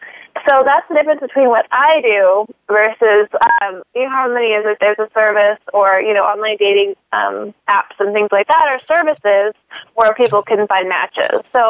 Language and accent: English; San Diego, California, United States; I'm from San Diego.